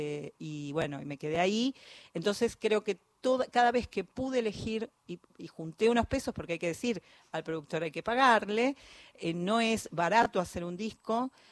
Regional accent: Avellaneda, Buenos Aires Province, Argentina; me crié en un ambiente industrial, me crié en Avellaneda, no me crié en una estancia con las calandrias, sino en un ambiente de fábrica, de humo, de rieles y de mucho aceite.

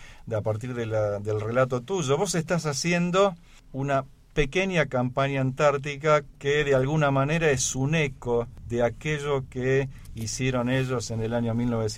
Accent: Argentina; está faltando como argentinos difundir las actividades antárticas.

